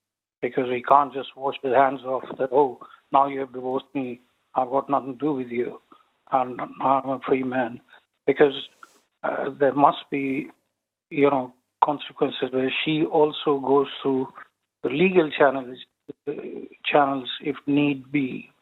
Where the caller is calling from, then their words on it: London, United Kingdom; I'm calling from London.